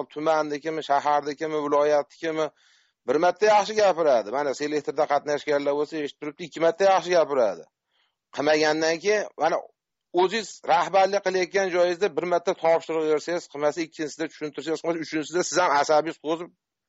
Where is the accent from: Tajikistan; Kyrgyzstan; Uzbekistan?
Uzbekistan; Margilan, Fergana Region; Marg'ilondanman.